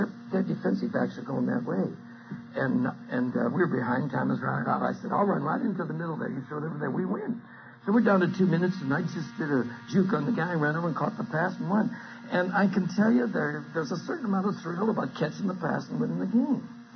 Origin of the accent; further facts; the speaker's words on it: California, United States; I was in a barracks with 24 guys, and I was from California, and the other 23 were from Brooklyn